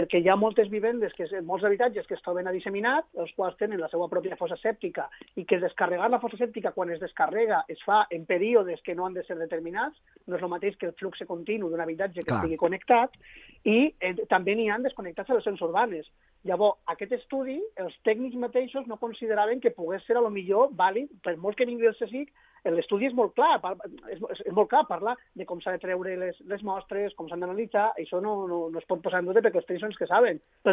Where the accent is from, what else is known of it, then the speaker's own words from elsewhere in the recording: Valencia, Valencian Community, Spain; jo vinc personalment de València, que és un altre dels territoris en el qual es parla la llengua catalana.